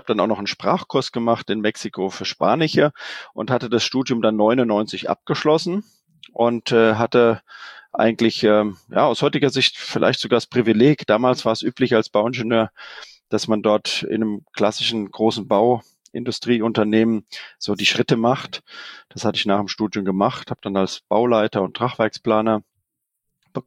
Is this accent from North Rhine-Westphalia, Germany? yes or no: no; Hesse, Germany; ich bin in Südhessen zur Schule gegangen